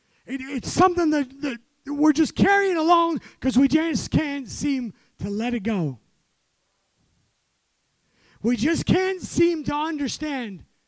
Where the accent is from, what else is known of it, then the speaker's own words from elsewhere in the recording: Scotland, United Kingdom; I'm Scottish. Bread and butter should go with every meal.